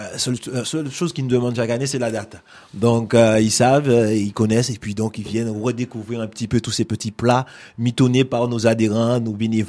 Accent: Guadeloupe; en temps longtemps chez nous en Guadeloupe

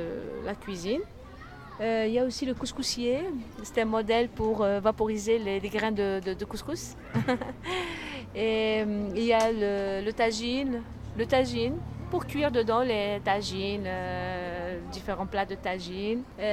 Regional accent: Tizi Ouzou, Tizi Ouzou Province, Algeria; now in Oran, Algeria; parce que je suis née à Tizi Ouzou, mariée, maintenant je suis installée à Oran.

